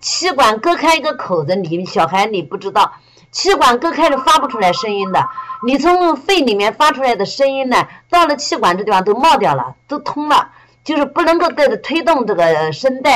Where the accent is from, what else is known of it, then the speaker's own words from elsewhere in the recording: China; 我是中国人，你听我讲话不是中国人吗？